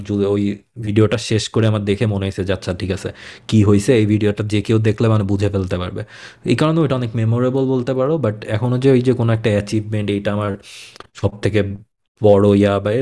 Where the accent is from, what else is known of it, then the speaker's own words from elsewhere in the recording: Khulna Division, Bangladesh; born there; আমার জন্ম হয়েছিল নানুবাড়িতে। নানুবাড়ি হচ্ছে ওই শিরোমণির ব্যাটেল ফিল্ড থেকে জাস্ট 10-15 কিলোমিটার দূরে ছিল